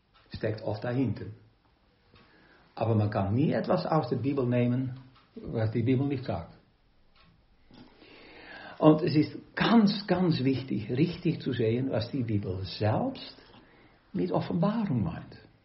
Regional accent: Netherlands; now in Austria; Dus voor mij immer als Holländer interessant in mijn huis in Oostenrijk.

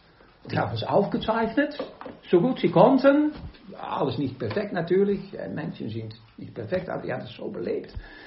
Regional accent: Netherlands; now in Austria; Dus voor mij immer als Holländer interessant in mijn huis in Oostenrijk.

